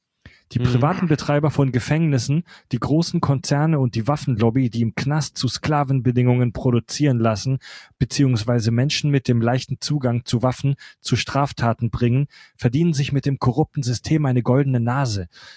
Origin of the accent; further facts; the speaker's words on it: Baden-Württemberg, Germany; also born or lived in Stuttgart; ich komme aus Baden-Württemberg, habe jahrelang in Stuttgart zum Beispiel auch gewohnt